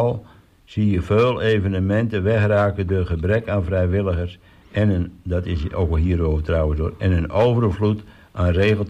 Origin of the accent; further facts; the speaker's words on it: Randstad, Netherlands; now in Texel, Netherlands; Nou ja, ik kom uit de Randstad en dat is een stuk anoniemer.